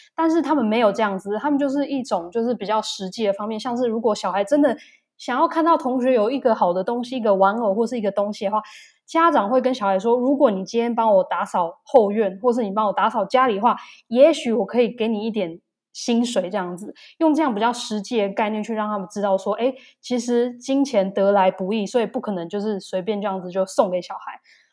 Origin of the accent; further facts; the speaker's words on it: Taiwan; 我觉得是在德国的人身上跟我们台湾人可能比较不一样的地方。